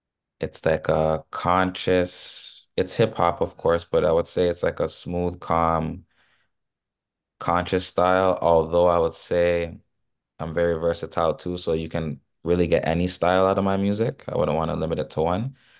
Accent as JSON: {"language": "English", "town": "Mississauga", "region": "Ontario", "country": "Canada", "tie": "born or raised there", "said": "I'm from Toronto, Canada. Grew up mainly in Mississauga and the Brampton areas."}